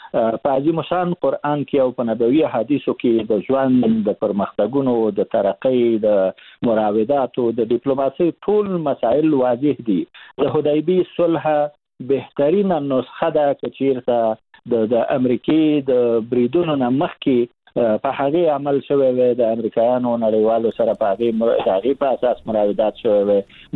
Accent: Afghanistan

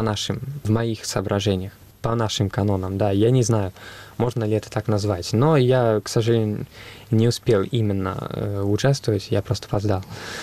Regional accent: Florence, Tuscany, Italy; Russian is a second language; Как вы знаете, я из Флоренции, да, и у нас во Флоренции всегда было огромное русское меньшинство.

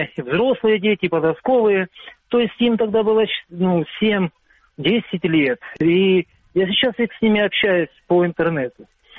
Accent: Donbas, Ukraine; Ага, я переселенец из Донбасса. Вот, смотрите, я был в церкви там до 18-го года.

